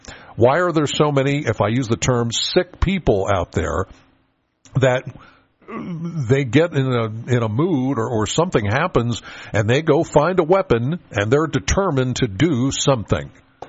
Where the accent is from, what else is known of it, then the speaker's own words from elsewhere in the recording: Penns Valley, Pennsylvania, United States; Now I'm from Penns Valley, all right?